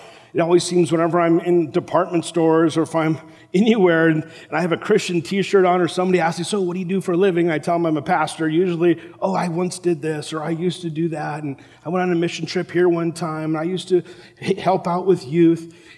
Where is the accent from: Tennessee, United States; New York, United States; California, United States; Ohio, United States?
California, United States; Los Angeles; I grew up in South LA area, and my time as a youth, I spent so much of my time actually hanging out at the beach, because it was like 5 minutes from my house.